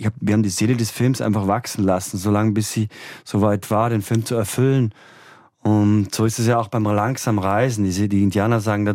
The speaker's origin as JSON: {"language": "German", "town": "Feldkirch", "region": "Vorarlberg", "country": "Austria", "said": "Also es ist ein kleiner Ortsteil von Feldkirch tatsächlich, wo ich herkomme."}